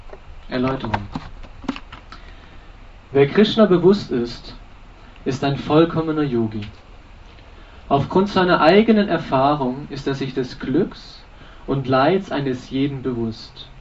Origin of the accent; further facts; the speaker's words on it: Berlin, Germany; Ich komme aus Berlin.